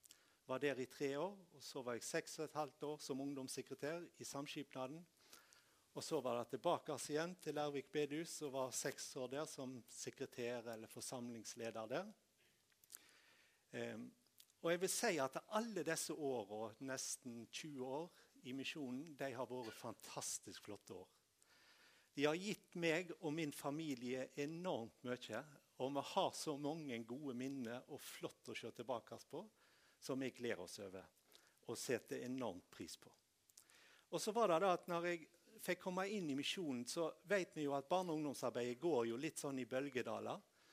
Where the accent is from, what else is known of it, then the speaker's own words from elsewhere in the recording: Tysnes, Vestland, Norway; så kom de voksne på bedehuset hjemme på Tysnes og spurte om ikke jeg kunne tenke meg å bli ettåring på Tysnes.